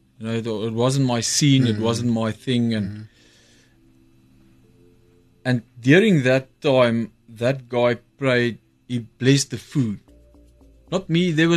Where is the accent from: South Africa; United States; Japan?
South Africa; Free State; So I grew up in the Free State.